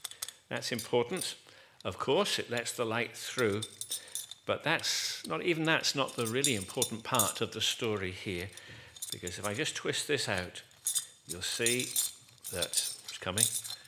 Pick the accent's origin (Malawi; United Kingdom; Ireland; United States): United Kingdom; Wrexham, Wales; I was brought up in Wrexham, a number of collieries around there. My grandfather was a miner, a collier.